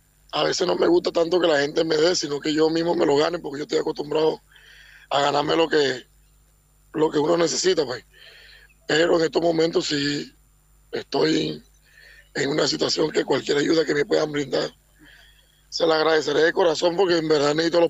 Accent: Cartagena, Bolívar, Colombia; now in Argentina; Bueno, buenos días, yo soy de Cartagena.

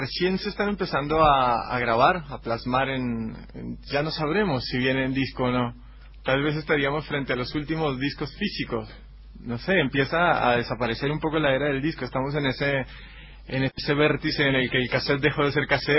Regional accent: Bogotá, Colombia; born there; En Bogotá, en la capital, andino. De las pocas capitales andinas.

